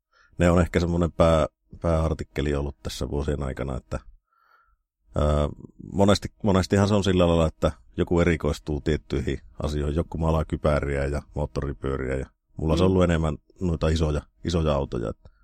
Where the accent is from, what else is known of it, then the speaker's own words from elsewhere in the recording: Lapland, Finland; meillä Lapissa